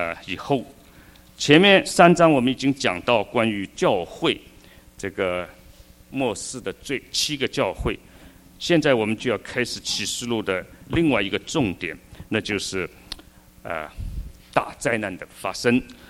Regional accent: China; 这是我们中国人发生的

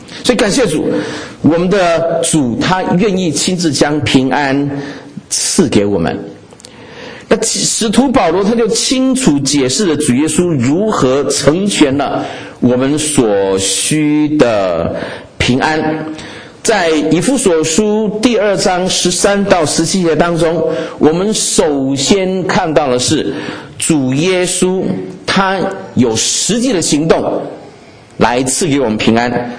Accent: China; 为什么店里面总有几个不是我们中国人的在里面晃悠？

